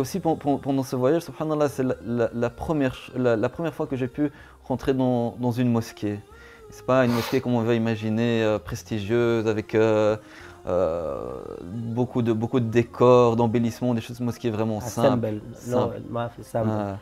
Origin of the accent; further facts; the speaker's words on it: Belgium; Je suis belge, d'origine belge, j'ai 32 ans, toujours grandi, vécu en Belgique. Et je suis, alhamdoulilah, par la grâce de Allah, je suis rentré dans l'islam à l'âge de 19 ans, en 2001.